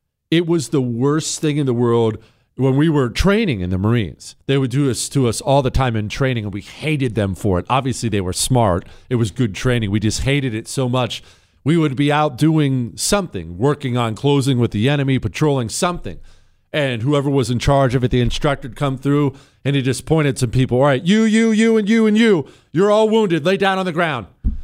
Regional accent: Montana, United States; I grew up in Montana. I've done it most of my life.

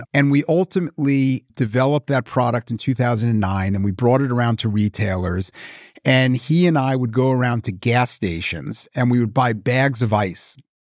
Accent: New York, United States; Back in the mid-80s, growing up in New York, there was a store called Sims.

